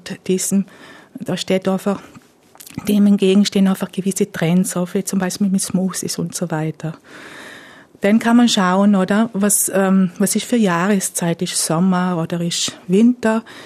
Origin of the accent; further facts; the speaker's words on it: Trentino-Alto Adige, Italy; now in Austria; Ich komme aus dem Südtirol ursprünglich, bin schon ganz lange in Vorarlberg.